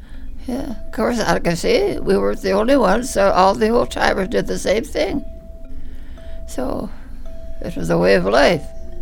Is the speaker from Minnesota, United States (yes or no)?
yes; Moose Valley, Minnesota, United States; also born or lived in Duluth; I was born in 1908 in Duluth. I was 2 years old when my folks decided to move up here. So we moved up to Moose Valley, you know where that is? And by the time I was 2 years old, I was raised in Moose Valley.